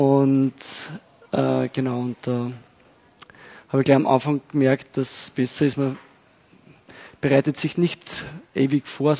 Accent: Upper Austria, Austria; accent: Mühlviertel dialect; weil ich habe eh so einen Mühlviertler Dialekt.

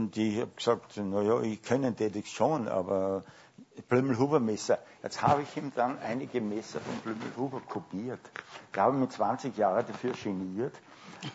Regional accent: Upper Austria, Austria; also born or lived in Steyr / Vienna; Ich war als Bub, bin ich aus dem Mühlviertel gekommen, habe zu Linz aufgeschaut. Dann bin ich nach Steyr gekommen, habe auch noch zu Linz aufgeschaut. Dann bin ich nach Wien gekommen, als Student

